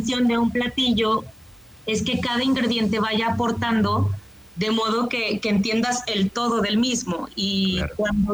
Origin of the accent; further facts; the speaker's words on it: Mexico; lo cual es un orgullo para todos como mexicanos